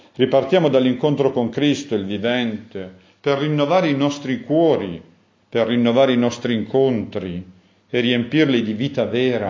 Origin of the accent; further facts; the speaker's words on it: Piedmont, Italy; in un piemontese che non è quello casalese, ma è il piemontese del mio paese